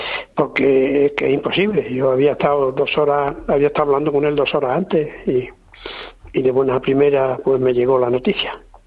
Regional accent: Spain; Yo nací en la Plaza Alta, en pleno corazón de la plaza, había crecido allí, me hice hombre allí

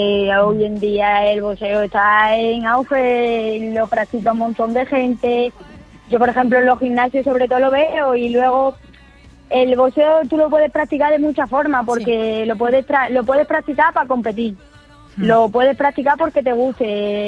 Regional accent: Valdornillo, Spain; Pues yo soy de Valdornillo

